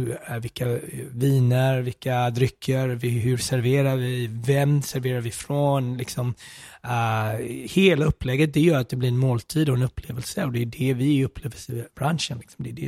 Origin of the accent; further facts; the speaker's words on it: Smögen, Västra Götaland County, Sweden; Smögen, havet där jag kommer ifrån, där jag växte upp på somrarna